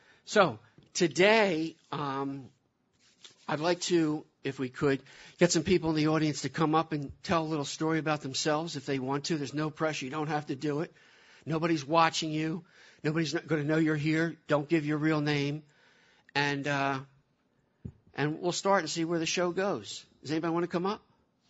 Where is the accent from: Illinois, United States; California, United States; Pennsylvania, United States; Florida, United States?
Pennsylvania, United States; Philadelphia; I grew up in Philadelphia area, in a fairly normal family. I grew up in the music business in Philadelphia, where I made records, hit records.